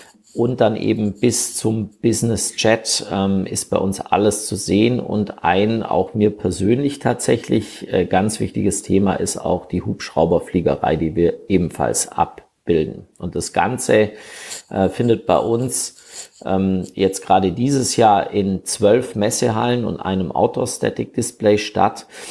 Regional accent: Friedrichshafen, Baden-Württemberg, Germany; ich bin hier gebürtig aus Friedrichshafen am schönen Bodensee

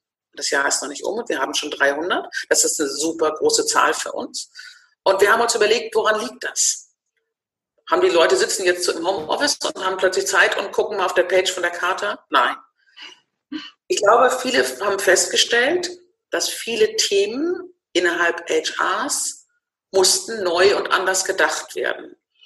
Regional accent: Northern Germany, Germany; ich bin Norddeutsch, ich bin Babyboomerin, ich bin im Konzern groß geworden

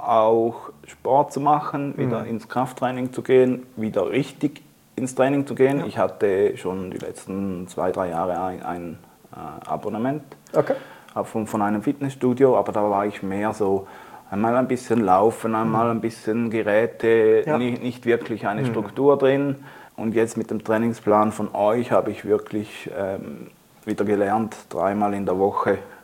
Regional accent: Switzerland; ich komme aus der Schweiz. Ich arbeite auf einer Schweizer Bank in der IT. Bin mittlerweile im nächsten Monat 50 Jahre alt.

